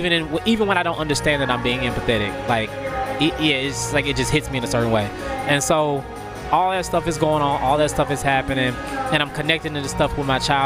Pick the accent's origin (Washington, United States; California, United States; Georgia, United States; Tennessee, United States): Tennessee, United States; Memphis; Yes, I grew up in Memphis. I grew up, like, outside, like Shelby County, so, like, kind of close to Germantown, but I grew up out the way.